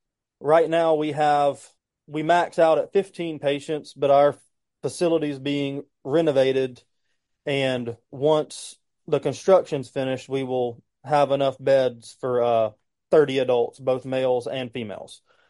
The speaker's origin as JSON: {"language": "English", "town": "Vancleave", "region": "Mississippi", "country": "United States", "tie": "born or raised there", "also_born_or_lived": "Pascagoula", "said": "So I grew up in the South Mississippi area, originally in Pascagoula is where I was born and where I was for the first part of my childhood. Then I moved up to Van Cleve after Hurricane Katrina. So that's where I grew up"}